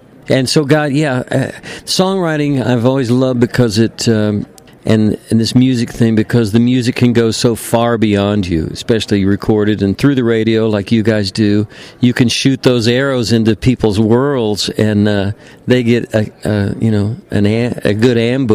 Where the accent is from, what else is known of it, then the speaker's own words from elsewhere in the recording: Texas, United States; now in Nashville, United States; I was raised in Texas, and went to college with some people who the Lord tapped to move to Nashville years ago